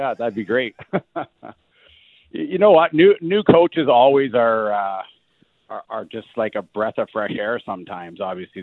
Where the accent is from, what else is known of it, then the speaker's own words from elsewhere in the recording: Vancouver, British Columbia, Canada; I personally love coming back to Vancouver. It wasn't a rivalry. It wasn't anything. I just liked playing in my hometown.